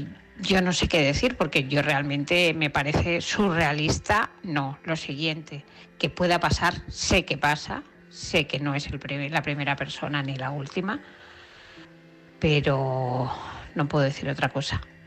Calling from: Barcelona, Catalonia, Spain; de Barcelona.

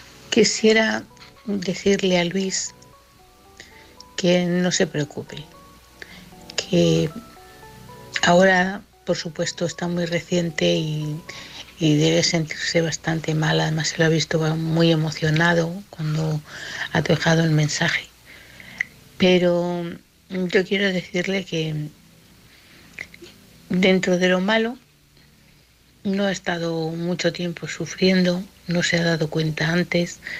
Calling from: Barcelona, Catalonia, Spain; de Barcelona.

